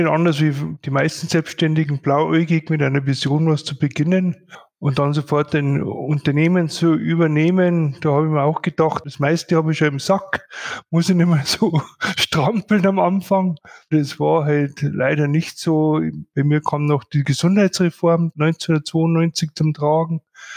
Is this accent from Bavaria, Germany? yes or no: yes; Bad Reichenhall, Bavaria, Germany; weil ich doch gebürtiger Bad Reichenhaller bin und ist ja nicht unbedingt der Nabel der Welt